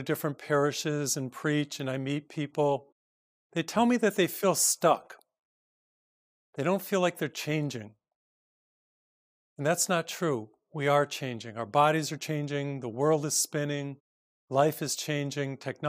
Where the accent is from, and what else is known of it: Massachusetts, United States; born or raised there